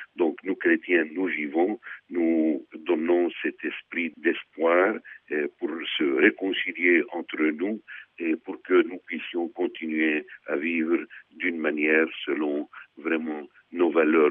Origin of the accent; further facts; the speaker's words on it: Syria; Nous sommes avant tout des Syriens, nous ne sommes pas donc des chrétiens ou des musulmans, nous sommes des Syriens pour qui la Syrie est notre pays, c'est une terre où nous avons vécu et nous continuons à vivre.